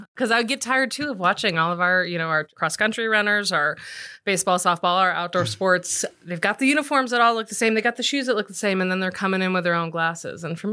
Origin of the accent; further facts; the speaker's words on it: Los Angeles, California, United States; also born or lived in San Diego; So I grew up in Los Angeles, Pasadena area, and so diehard Dodger fan.